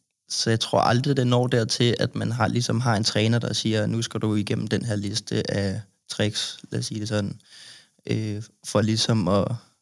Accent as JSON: {"language": "Danish", "town": "Kastrup", "region": "Capital Region of Denmark", "country": "Denmark", "tie": "born or raised there", "said": "jeg kommer fra Kastrup, hvor jeg stadig bor, født og opvokset."}